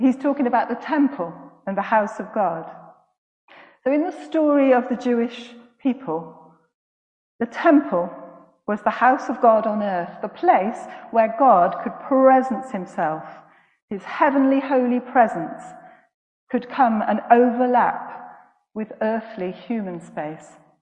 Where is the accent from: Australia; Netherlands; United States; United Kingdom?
United Kingdom; Cardiff, Wales; I grew up in Cardiff